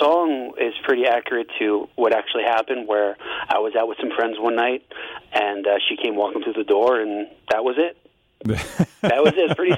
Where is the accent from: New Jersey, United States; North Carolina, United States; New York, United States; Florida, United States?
New York, United States; Long Island; born there; now in Beacon, United States; Yeah, I was born in Long Island, but I've been here since 91.